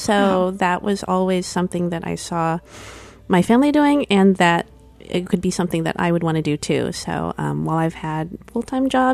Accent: Sacramento, California, United States; I'm from Sacramento. I am born and bred Californian. My family's been there for 4 or 5 generations. So I'm definitely a West Coast girl.

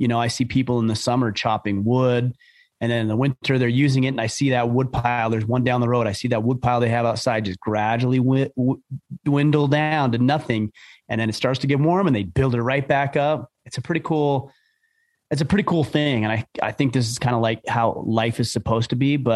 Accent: Yorba Linda, California, United States; also born or lived in Anaheim; I grew up in Southern California too.

